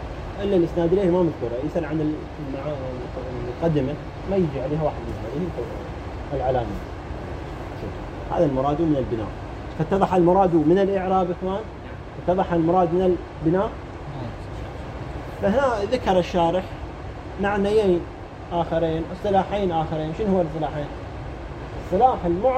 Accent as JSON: {"language": "Arabic", "country": "Iraq", "said": "عندنا في العراق"}